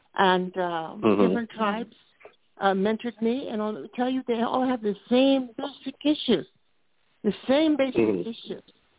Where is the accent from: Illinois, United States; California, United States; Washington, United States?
Illinois, United States; Chicago; I'm from Chicago.